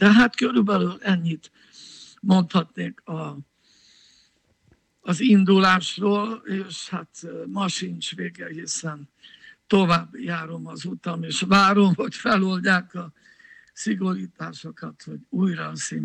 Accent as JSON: {"language": "Hungarian", "country": "Hungary", "tie": "born or raised there", "said": "Szóval úgy nőttünk fel, hogy filharmónia bérlet, színház bérlet, opera bérlet, ez minden magyar családban a gyereknek járt"}